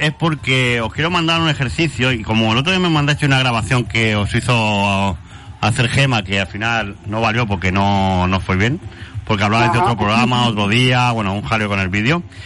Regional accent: Zaragoza, Aragon, Spain; Pero que soy de Zaragoza ciudad, que no soy de alrededor, ¿no?

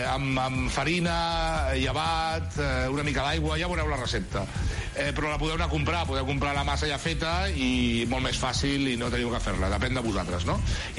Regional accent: Catalonia, Spain; Però bueno, nosaltres som catalans

